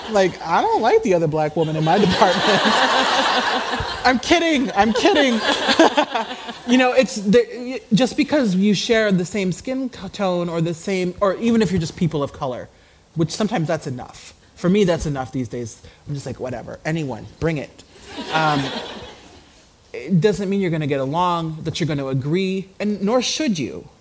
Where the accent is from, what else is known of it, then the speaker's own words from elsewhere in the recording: Nebraska, United States; born there; I live in the Midwest in the United States. I was born in Nebraska, where there are no black people, except for me now, and my parents, and like four other people.